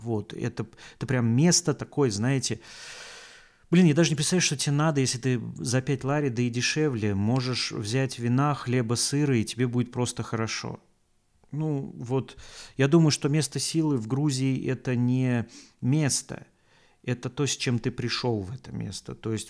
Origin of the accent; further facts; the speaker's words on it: Volga region, Russia; Да сама Волга, господи, я волжанин на всю оставшуюся жизнь, вот и все. Даже живя в какой-то другой стране, я на ней, я из нее.